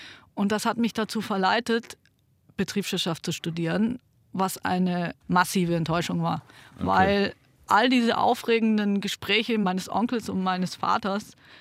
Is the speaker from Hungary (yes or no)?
no; Germany; weil ich war ja Deutsche, aber trotzdem habe ich mich ganz oft irgendwie so als Außenseiterin auch gefühlt.